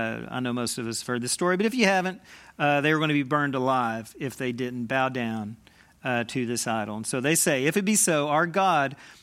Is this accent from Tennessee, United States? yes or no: yes; Tennessee, United States; now in Campbellsville, United States; I grew up in Tennessee. I'm sorry for those of you that are just now learning that about me.